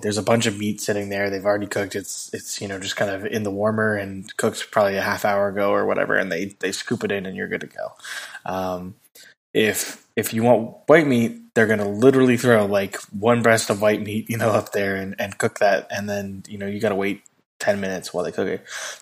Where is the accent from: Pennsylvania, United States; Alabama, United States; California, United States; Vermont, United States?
California, United States; As far as food goes, I'm from California, so, you know, this is going to be one of those like shockers.